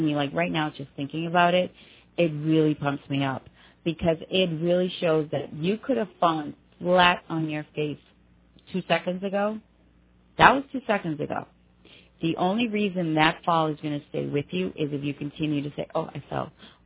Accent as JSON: {"language": "English", "region": "New England", "country": "United States", "said": "Anyway, you can tell I'm from the New England area."}